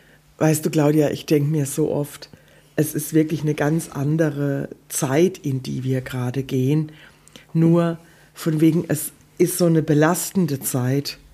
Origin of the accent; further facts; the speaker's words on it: Odenwald, Germany; Guck mal, ich komme aus dem Odenwald. Du aus Kroatien, ich aus dem Odenwald.